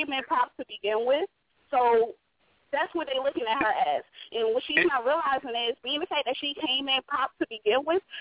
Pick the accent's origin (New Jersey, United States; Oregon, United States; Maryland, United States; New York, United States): New Jersey, United States; I really felt like I touched my roots because I'm from North New Jersey, representing the Bricks all day.